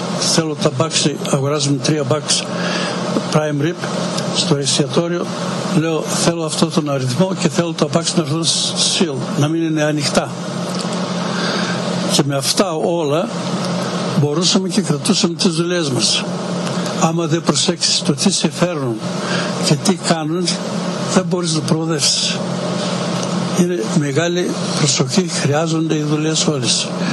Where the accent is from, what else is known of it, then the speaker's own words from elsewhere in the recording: Greece; now in United States; ερχόμαστε 3 μήνες εδώ, 3 μήνες στο Μασατσούσετ και 6 μήνες στην Ελλάδα, στο χωριό μου.